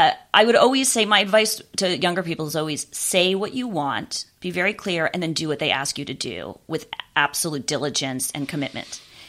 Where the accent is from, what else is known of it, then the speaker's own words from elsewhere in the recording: Los Angeles, California, United States; I mean, I grew up in West Los Angeles, you know, and I from a fairly, you know, very comfortable, privileged background.